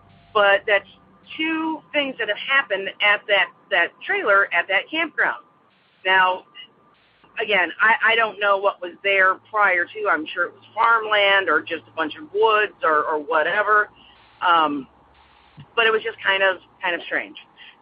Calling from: Aurora, Illinois, United States; I'm calling from Aurora, Illinois.

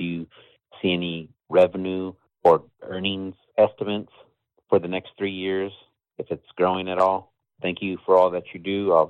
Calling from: Corcoran, California, United States; I'm calling from Corcoran, California.

